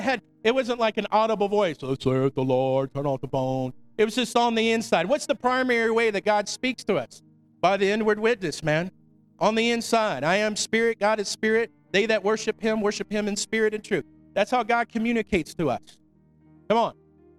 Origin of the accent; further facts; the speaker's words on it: Florida, United States; even in elementary school where I grew up in Florida, they would come in and check our vision.